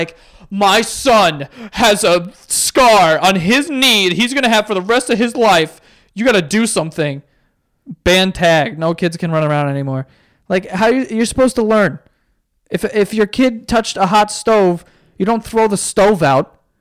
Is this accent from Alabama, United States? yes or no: no; New York, United States; I mean, we're from New York, so if someone's, if I can't see the Bluetooth, I just assume you're out of your fucking mind, and I let you go.